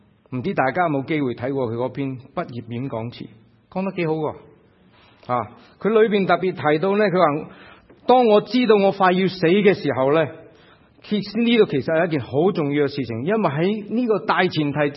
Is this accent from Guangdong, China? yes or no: yes; Guangdong, China; 中国人，我哋广东人话唔见棺材都唔流眼泪。